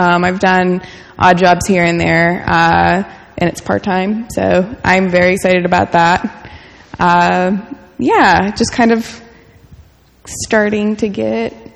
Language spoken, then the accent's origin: English; Illinois, United States; I was actually raised Presbyterian, baptized Presbyterian. I'm from Southern Illinois. We were part of a community out there.